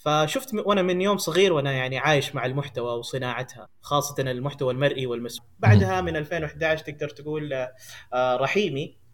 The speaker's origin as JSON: {"language": "Arabic", "town": "Ha'il", "region": "Ha'il Province", "country": "Saudi Arabia", "tie": "born or raised there", "also_born_or_lived": "India", "second_language": "Arabic", "said": "من الهند, مواليد السعودية, ولدت في حائل, والحمد لله يعني تعلمت هنا كلغة, يعني تعلمت هنا وتربيت هنا ببيئة سعودية تعتبر."}